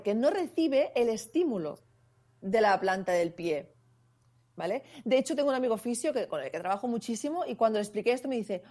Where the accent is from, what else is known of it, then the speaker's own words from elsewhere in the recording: Torredembarra, Catalonia, Spain; Pero en mi pueblo hay una radio local, en Torredembarra, donde tengo la consulta